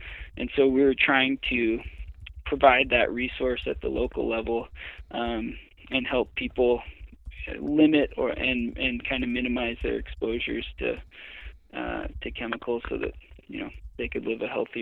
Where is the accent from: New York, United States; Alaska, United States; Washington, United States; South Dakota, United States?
Washington, United States; Seattle; So I grew up in the Seattle area, went to school at Western Washington University in Bellingham